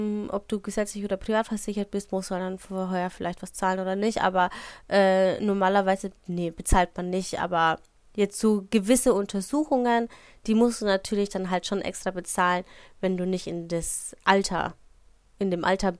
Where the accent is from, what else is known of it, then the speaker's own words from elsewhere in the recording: Schweinfurt, Bavaria, Germany; moved away; in Schweinfurt, wo ich herkomme, wo ich geboren und aufgewachsen bin. Und dann bin ich umgezogen